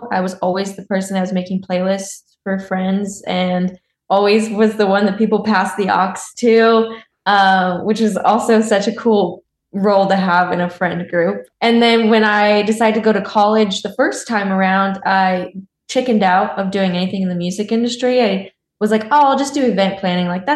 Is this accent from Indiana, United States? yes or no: yes; Lafayette, Indiana, United States; No, I was actually still home in Indiana, where I was born and raised in Lafayette. Big music kind of scene there, actually.